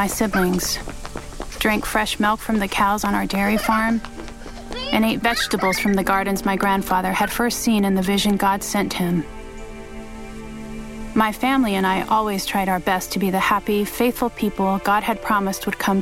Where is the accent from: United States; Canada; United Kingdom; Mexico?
Mexico; Colonia LeBaron, Chihuahua; I grew up in Colonia LeBaron, a small town in the Mexican countryside, 200 miles south of El Paso, Texas.